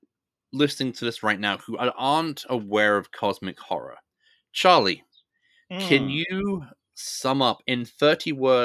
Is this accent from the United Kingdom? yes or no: yes; United Kingdom; moved away; As a Brit who immigrated out 13 years into the 14-year uncontested reign of unmatched Tory power